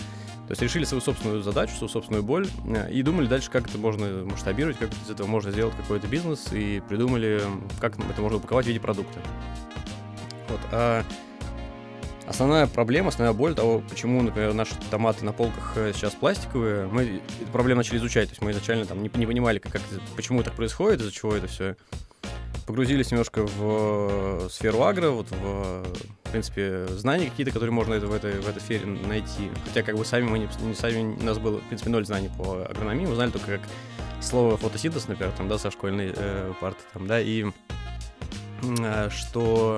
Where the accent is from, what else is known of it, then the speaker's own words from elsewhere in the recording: Moscow, Russia; Ну, я сам не из Новосибирска, а из Москвы.